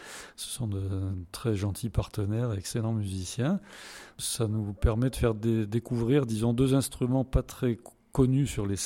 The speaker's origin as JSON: {"language": "French", "town": "Briançon", "region": "Provence-Alpes-Côte d'Azur", "country": "France", "tie": "born or raised there", "said": "Voilà, je suis natif de Briançon"}